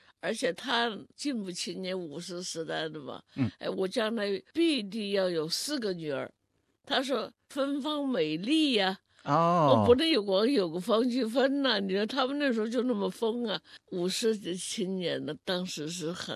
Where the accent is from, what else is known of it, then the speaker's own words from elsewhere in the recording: Huanggang, Hubei, China; 我的原籍是湖北黄冈专区。